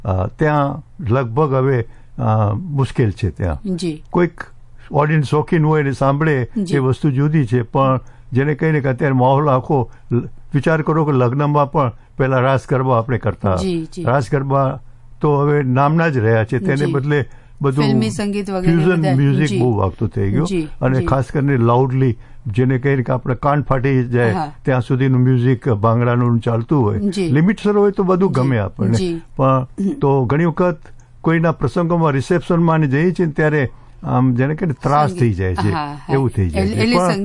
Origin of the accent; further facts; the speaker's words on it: Mandvi, Gujarat, India; born there; also born or lived in Africa / Europe; હું એક માંડવીમાં જન્મેલો, આફ્રિકાથી યુરોપથી આવેલો